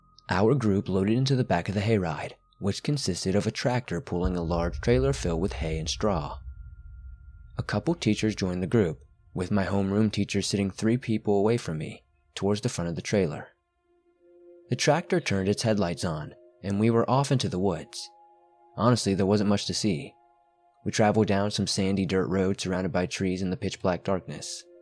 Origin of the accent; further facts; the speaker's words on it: New Jersey, United States; So I grew up in South Jersey, very close to the Pine Barrens.